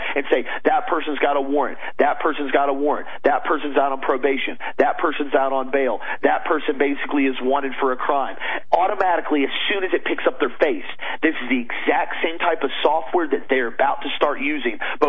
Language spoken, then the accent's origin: English; United States; that embarrasses me as an American